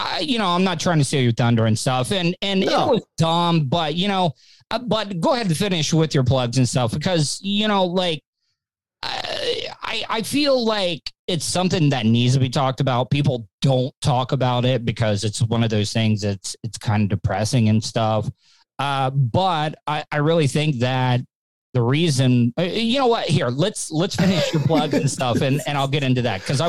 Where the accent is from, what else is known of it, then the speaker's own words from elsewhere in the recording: the South, United States; Growing up in the South, like if you were depressed or you were having mental issues or had ADHD and stuff, you couldn't go to your parents for that.